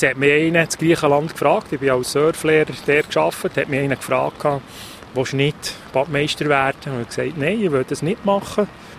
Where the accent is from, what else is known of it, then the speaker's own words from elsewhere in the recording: Zünibach, Bern, Switzerland; Ich bin am See aufgewachsen, es ist naheliegend, dass man einfach einen Bezug hat zum Wasser. Ich bin in Zünibach aufgewachsen, das ist am Thunersee